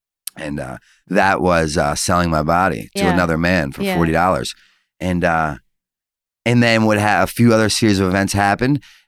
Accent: Baltimore, Maryland, United States; I'm from Baltimore.

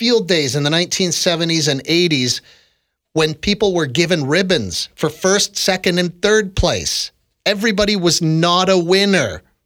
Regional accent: Toronto, Ontario, Canada; I'm from Toronto.

